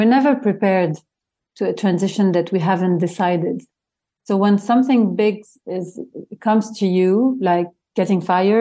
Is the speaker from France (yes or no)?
yes; France; also born or lived in Lebanon; So I grew up in France, and I'm Lebanese, and I grew up in France.